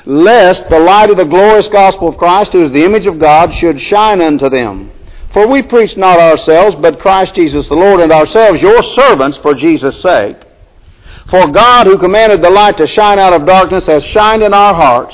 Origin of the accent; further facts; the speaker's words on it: Indiana, United States; Now, Jack and I grew up in Indiana